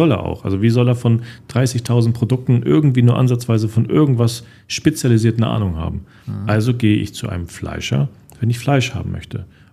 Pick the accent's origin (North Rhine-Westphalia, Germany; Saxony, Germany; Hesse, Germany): Saxony, Germany; born there; ich komme ja aus Sachsen gebürtig